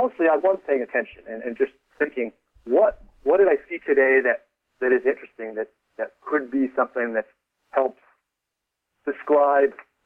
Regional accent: Chicago, Illinois, United States; because I grew up in Chicago, Milwaukee didn't seem that exotic a place to set a book in. It was a lot like Chicago, a smaller version of Chicago.

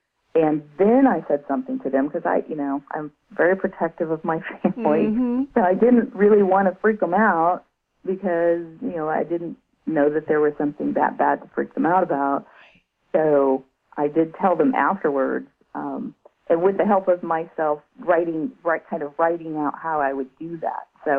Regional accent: Central Valley, California, United States; because I'm from the Central Valley, and that was a big risk moving up there.

